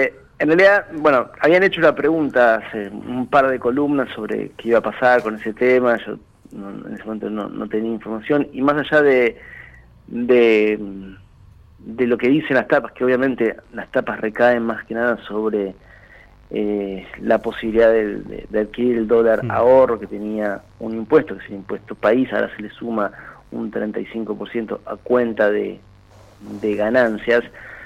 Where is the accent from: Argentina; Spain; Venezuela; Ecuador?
Argentina; Nosotros como Argentina tenemos el problema del dólar cultural